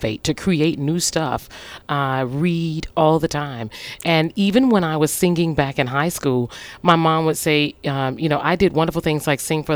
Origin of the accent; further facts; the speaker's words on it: Atlanta, Georgia, United States; Well, you know, I grew up in Atlanta, and I was raised by a single mother